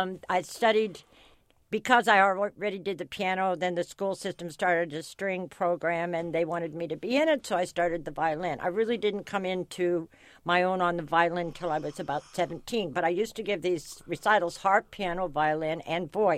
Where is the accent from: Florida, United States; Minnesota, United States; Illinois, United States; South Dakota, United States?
Illinois, United States; Quincy; I grew up in Quincy, Illinois.